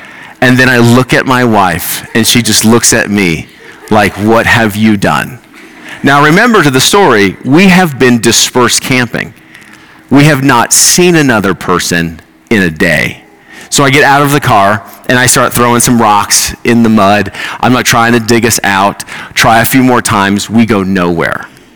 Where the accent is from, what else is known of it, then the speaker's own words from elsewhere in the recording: Boulder, Colorado, United States; also born or lived in Southern California; I grew up in Boulder, and then I went to the University of Colorado.